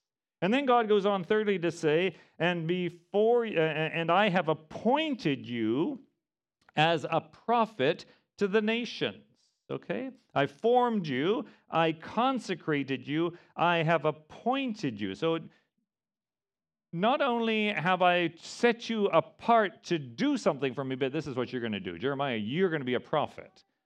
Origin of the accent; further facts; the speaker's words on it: Indian Ocean coast, South Africa; I grew up on the Indian Ocean of South Africa.